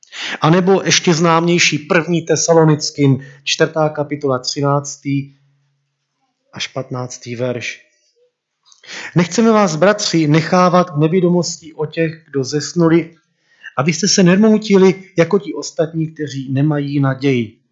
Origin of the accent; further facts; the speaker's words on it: Bohemia, Czechia; now in Moravia, Czechia; Já jsem z Čech a tam není zvykem, aby se na parte dávala fotografie.